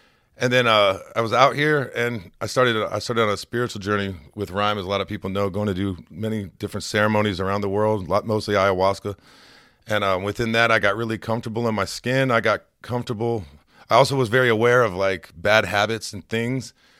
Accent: Florida, United States; I came from South Florida in the Everglades, over in Naples, Immokalee area, Golden Gate, Fort Myers.

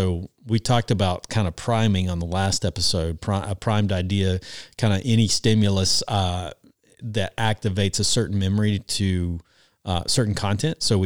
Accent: Georgia, United States; Oh, sure did. Yeah, when I was growing up in South Georgia, we had a well.

